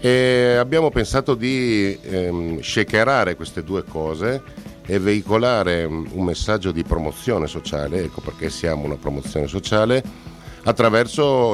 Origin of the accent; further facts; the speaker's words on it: Trieste, Friuli-Venezia Giulia, Italy; pur essendo triestino doc